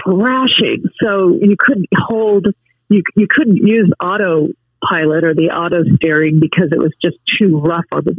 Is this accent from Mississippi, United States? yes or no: no; Albuquerque, New Mexico, United States; And I'm from Albuquerque, so it's all desert. You know, this is a really new world for me.